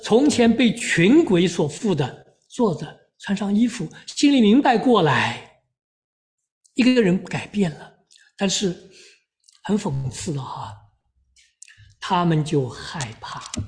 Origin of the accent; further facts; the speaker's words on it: China; 我们中国人受的教育啊，特别是中国大陆历代的教育，我也是在那个背景里边出来的